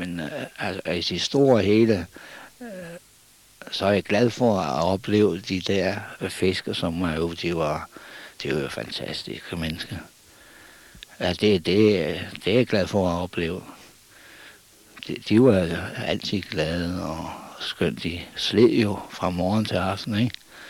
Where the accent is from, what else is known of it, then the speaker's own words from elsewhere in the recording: Klitmøller, North Denmark Region, Denmark; born there; Jeg er født, min far var købmand, og jeg er født ned på, jeg må sige, det gamle købmandsgård